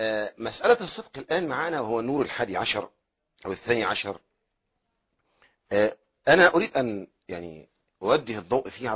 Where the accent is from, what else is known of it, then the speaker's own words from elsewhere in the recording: Egypt; ونحن من أهل مصر.